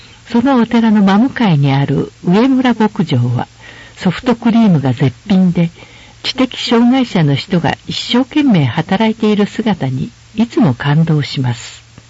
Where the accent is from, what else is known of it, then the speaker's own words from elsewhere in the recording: Nara, Japan; now in Anjo, Japan; 私は奈良公園若草山の近くで育ちました。奈良はゆったりとしていて過ごしやすかったです。私にとって安城は故郷と似ているため住み心地が良いですね。